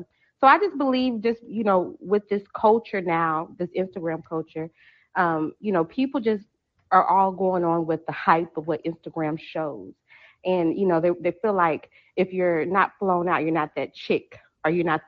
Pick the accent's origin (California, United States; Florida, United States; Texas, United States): Texas, United States; I'm sorry, I'm kind of nervous, but anyway, I'm from Texas